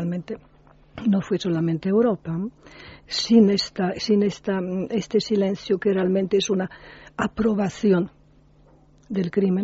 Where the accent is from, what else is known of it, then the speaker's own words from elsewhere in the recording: Poland; Spanish is a second language; No, yo soy polaca.